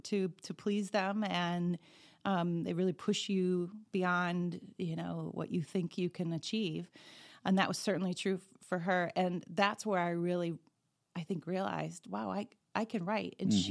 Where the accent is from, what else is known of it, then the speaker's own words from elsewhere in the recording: Michigan, United States; I am born and raised in Michigan, lived here almost my whole life.